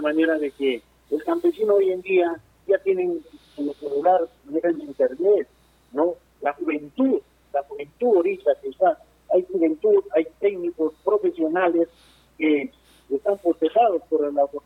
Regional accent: San Miguel, Cajamarca, Peru; ocupar una regiduría acá en mi población, en mi provincia de San Miguel

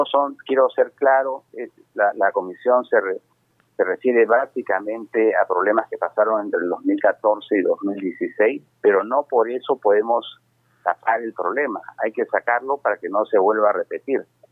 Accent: Peru; Es un convencimiento profundo como peruano de que esto no puede haber progreso

